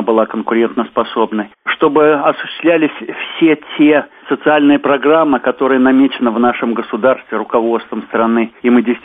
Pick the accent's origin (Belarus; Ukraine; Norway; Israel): Belarus; чтобы действительно мы могли сказать гордо всем, мы белорусы